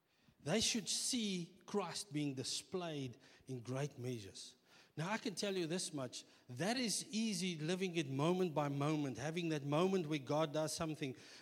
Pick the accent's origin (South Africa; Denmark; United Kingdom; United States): South Africa; I mean, we are South African. Ons kan eat.